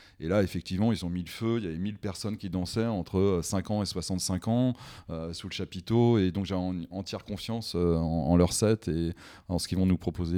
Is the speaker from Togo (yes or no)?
no; Rennes, Brittany, France; Je suis originaire de Rennes.